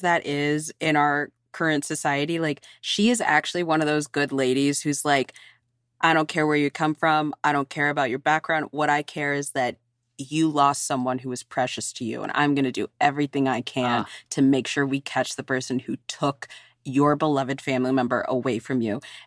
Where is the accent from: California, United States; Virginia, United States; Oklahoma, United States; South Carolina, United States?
Virginia, United States; My home state? Of course she is.